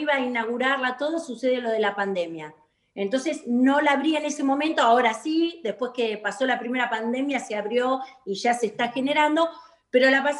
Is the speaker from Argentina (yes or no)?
yes; Argentina; soy argentina